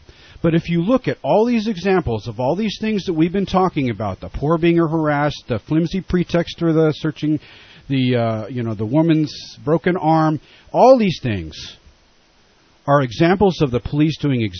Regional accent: California, United States; the most imminent threat to my security as a Californian, as a citizen of the United States?

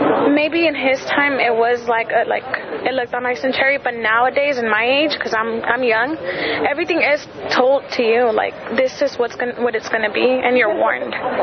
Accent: Salinas, California, United States; And I think that's just me growing up in Salinas and seeing that.

